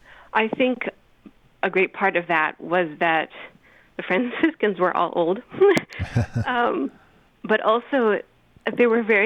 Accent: Michigan, United States; I grew up in a little town just east of Grand Rapids, Michigan.

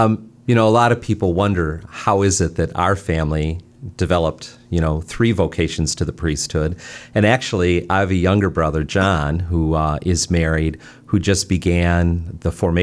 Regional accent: Cleveland, Ohio, United States; also born or lived in Elkhart, Indiana; So my family is originally from Cleveland. Most of us were born here in Cleveland. I'm the second oldest of seven boys. I have six brothers. So we did do some moving when I was younger. My family lived in Elkhart, Indiana for about 5 years.

